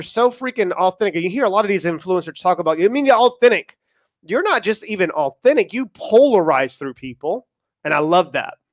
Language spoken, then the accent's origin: English; East Coast, United States; maybe that's why I resonate with you as much as I do, because I'm from the East Coast as well.